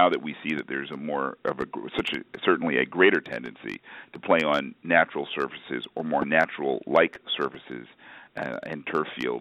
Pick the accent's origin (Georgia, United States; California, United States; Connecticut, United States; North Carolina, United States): Connecticut, United States; Hartford; I can remember, I grew up in Connecticut in Hartford, and we had a team called the Hartford Whalers.